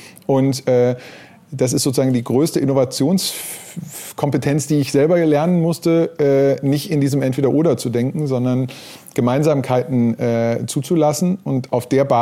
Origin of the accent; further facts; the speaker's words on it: North Rhine-Westphalia, Germany; born there; bin geboren im Ruhrgebiet